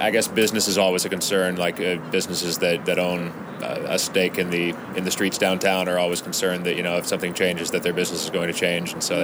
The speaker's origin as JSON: {"language": "English", "region": "Washington", "country": "United States", "tie": "born or raised there", "said": "Yeah, I actually grew up outside of Seattle as well"}